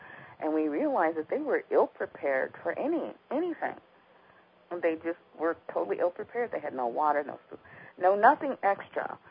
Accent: Chicago, Illinois, United States; born there; I'm from a city. I was born in Chicago. And I never heard the word preparedness when I was growing up, but I'm not a city girl.

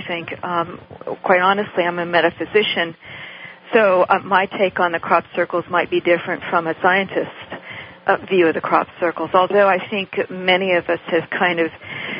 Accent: California, United States; I hail from California, and I go all the way over to see them every year.

